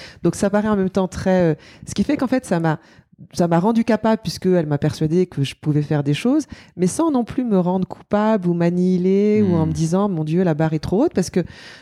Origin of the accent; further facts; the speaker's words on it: Paris, Île-de-France, France; born there; Je suis née à Paris, dans une famille où j'ai évidemment beaucoup de chance d'être née là où je suis née